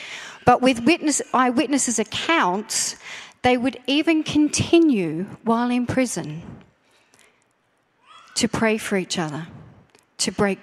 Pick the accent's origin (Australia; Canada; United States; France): Australia; I am from Australia.